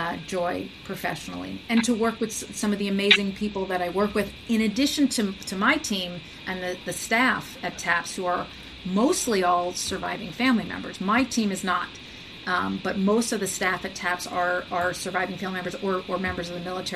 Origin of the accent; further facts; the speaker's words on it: New York, United States; and as a New Yorker, Grew up a Yankees fan.